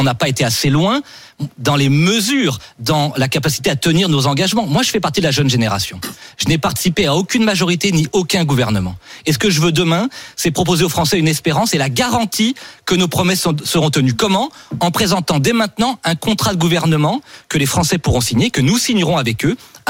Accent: Centre-Val de Loire, France; Entre quelqu'un chez moi en Sologne qui se lève le matin pour aller bosser

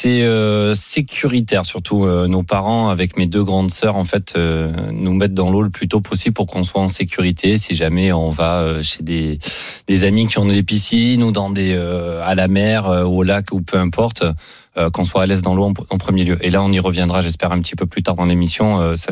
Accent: Aubagne, Provence-Alpes-Côte d'Azur, France; born there; La c'est ville de Marcel Pagnol. Et c'est ma ville natale.

